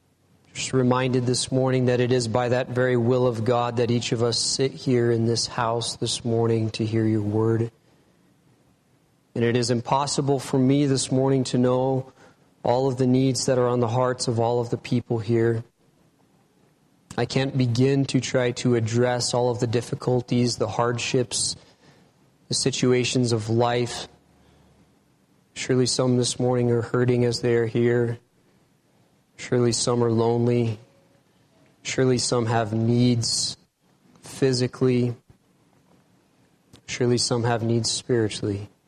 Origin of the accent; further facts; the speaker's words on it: Elko, Nevada, United States; I am from Elko, Nevada.